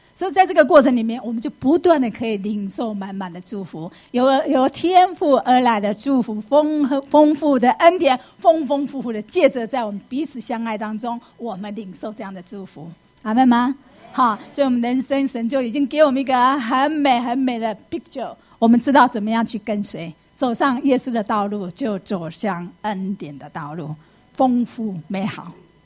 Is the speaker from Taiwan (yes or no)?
yes; Taiwan; 回到这个是回到台湾，这就是我的家乡啊。